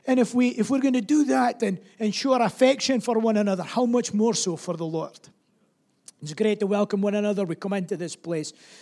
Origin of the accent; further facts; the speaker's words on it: Scotland, United Kingdom; Well, remember, we're Scottish.